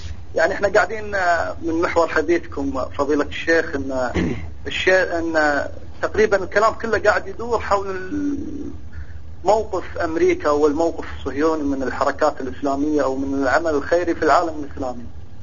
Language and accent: Arabic; Kuwait; على سبيل المثال عندنا في الكويت